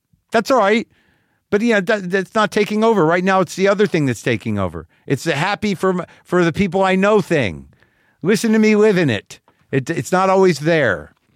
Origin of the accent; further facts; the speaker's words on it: New Mexico, United States; So, I grew up in New Mexico, so we're sort of like, there's a thing about Southwestern